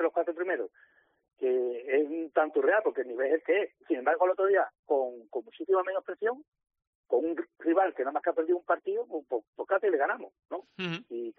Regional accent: Chiclana de la Frontera, Andalusia, Spain; mi población, mi pueblo, Mochiclana, que somos 90.000 habitantes

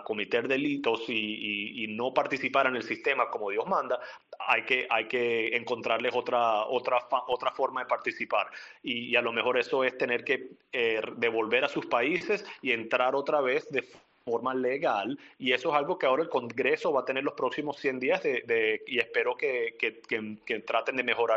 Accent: Venezuela; now in United States; yo me crié en Venezuela, nos mudamos a los Estados Unidos en el 94

